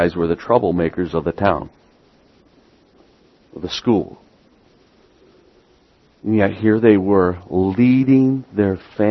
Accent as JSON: {"language": "English", "region": "Midwest", "country": "United States", "accent": "Midwestern", "said": "I'm revealing my Midwestern accent. I drop the G's a lot."}